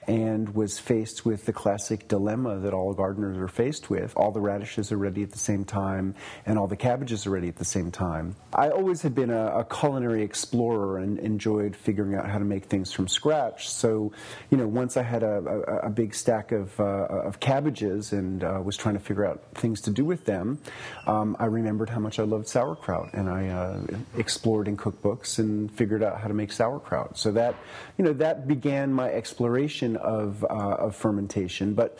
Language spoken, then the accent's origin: English; New York City, New York, United States; I grew up in New York City, in Manhattan, on the 14th floor of an apartment building on the Upper West Side. My dad had grown up in the Hudson Valley